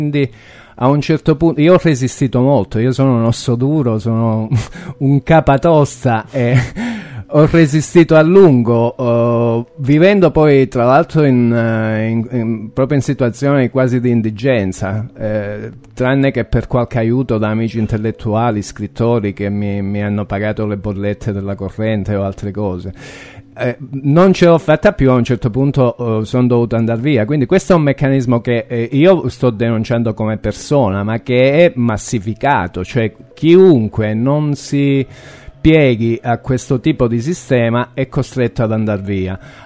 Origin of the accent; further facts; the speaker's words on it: San Giovanni in Fiore, Calabria, Italy; È il mio paese di origine. Io sono nato lì. San Giovanni in Fiore è una cittadina